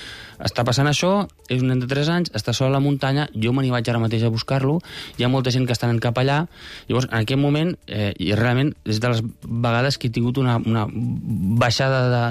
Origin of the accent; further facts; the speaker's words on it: Girona, Catalonia, Spain; now in Barcelona, Spain; Jo sóc de Girona, sí, però jo aquella nit jo visc a Barcelona